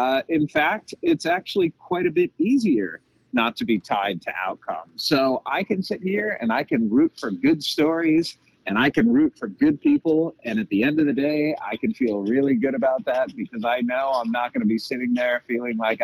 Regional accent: Cleveland, Ohio, United States; I grew up in Cleveland.

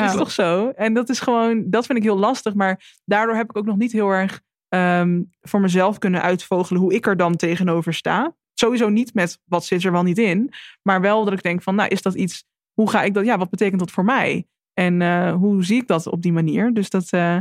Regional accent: Netherlands; born or raised there

